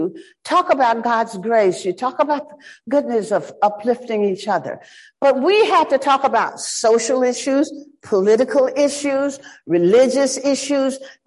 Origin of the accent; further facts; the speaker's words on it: Shreveport, Louisiana, United States; Well, growing up in Shreveport, the daughter of a Baptist minister, the church was ingrained in a way that white society did not know about church.